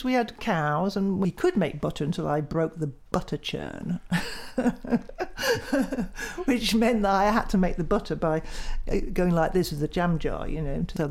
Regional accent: United Kingdom; That's because we're British.

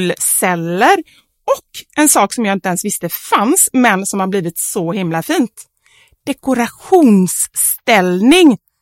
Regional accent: Gothenburg, Västra Götaland County, Sweden; accent: Gothenburg; now in Stockholm, Sweden; Det är ju massa göteborgsuttryck också. Liksom, som jag egentligen nästan börjar säga som stockholmare säger. För jag har ju ändå bott här i 20 år.

